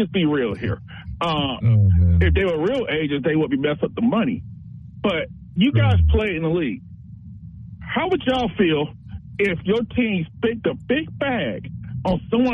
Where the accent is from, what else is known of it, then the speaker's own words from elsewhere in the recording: the South, United States; I'm from the South, but anyway